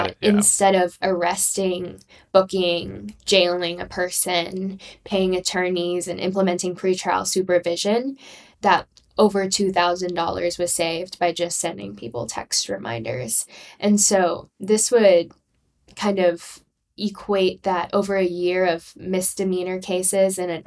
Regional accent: Tulsa, Oklahoma, United States; this narrative from Tulsa County in Oklahoma, which is my hometown. And so it's always fun to kind of read about things that are happening back home.

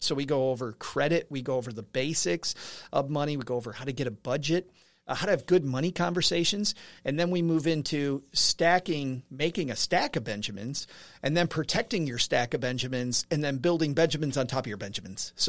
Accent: Kalamazoo, Michigan, United States; now in Texarkana, United States; And by the way, I'm from Kalamazoo.

